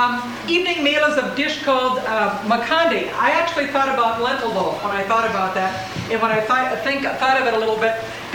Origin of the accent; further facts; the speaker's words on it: Minnesota, United States; I mean, I grew up in Minnesota Gumball